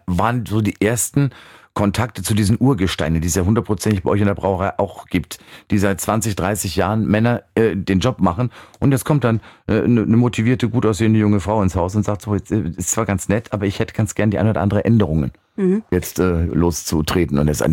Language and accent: German; Bavaria, Germany; In Bayern, ich komme aus Bayern